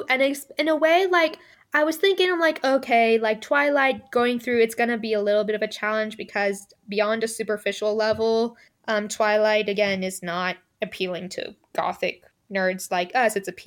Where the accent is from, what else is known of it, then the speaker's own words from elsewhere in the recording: Oregon, United States; No, I was raised in Southern Oregon, but no, my trips up to Washington State were limited.